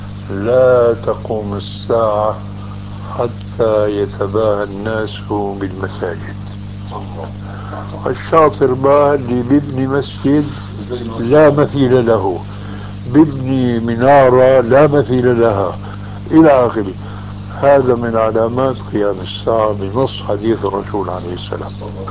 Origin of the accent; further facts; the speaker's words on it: Syria; هذه عندنا في الشام تسمى بالصاي